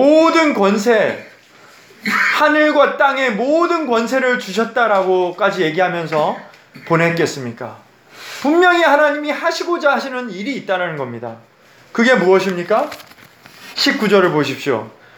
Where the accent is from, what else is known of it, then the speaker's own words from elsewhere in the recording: South Korea; now in New York, United States; 저는 한국인입니다. 근데 여기에 와서 뉴욕에 가서 사역을 해보니까 엄청나게 다양한 사람이 많습니다.